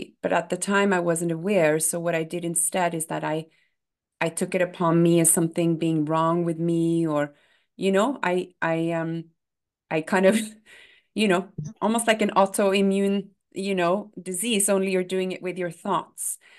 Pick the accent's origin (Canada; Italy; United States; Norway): Norway; you're Norwegian, I'm Norwegian, we grew up in Norway, where there's an openness for sure.